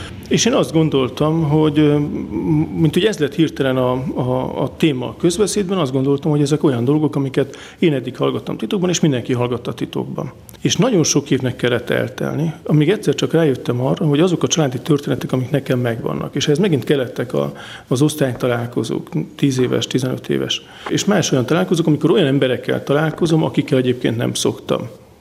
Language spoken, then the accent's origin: Hungarian; Budapest, Hungary; Én magam Budapesten nőttem föl, édesanyám cecei származású, magam is a nyarakat Cecén töltöttük a nagymamával, illetve hát abban a régi szülői házban, ami Cecéhez kapcsolódik.